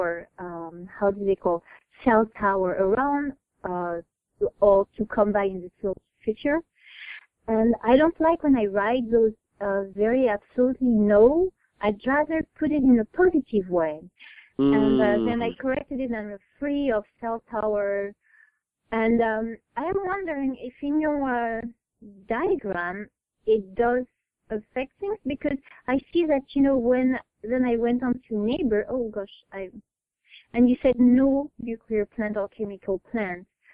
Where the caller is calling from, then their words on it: New York, United States; New York?